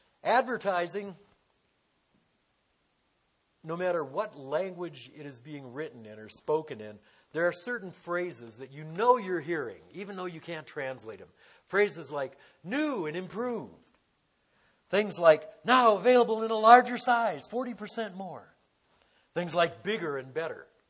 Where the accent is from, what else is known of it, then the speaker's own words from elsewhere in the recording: Detroit, Michigan, United States; Growing up in Detroit, if you had a home, chances were the mortgage was paid in part because you were associated with the auto industry.